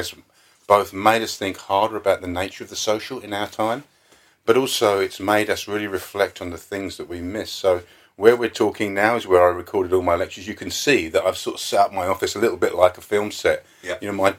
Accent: Croydon, London, United Kingdom; I grew up in Croydon, which is about, you know, 10 miles from here, quite close by.

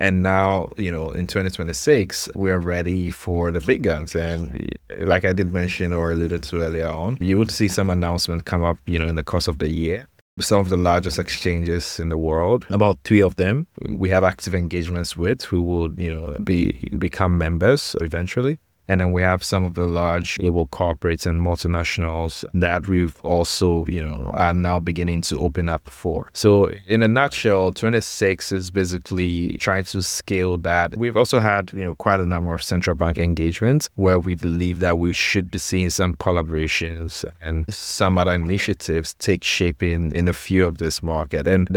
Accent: Ghana; Simply put, I'm Ghanaian, for those, you know, who might not have caught the accent yet.

